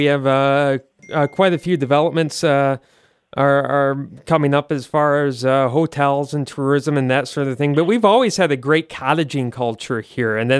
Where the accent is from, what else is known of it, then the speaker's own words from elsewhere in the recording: Midwest, United States; And I have to say, being a Midwesterner, it's hard not to root for someone from the Midwest.